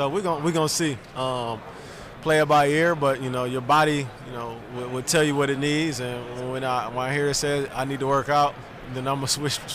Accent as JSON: {"language": "English", "region": "Illinois", "country": "United States", "tie": "born or raised there", "said": "I grew up in Illinois, so that was as a Big Ten as it got."}